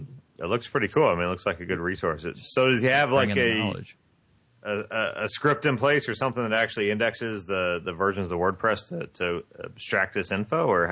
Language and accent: English; Indiana, United States; I grew up in Indiana. I spent my whole life in Indiana. When you're in the Midwest, we're nice people.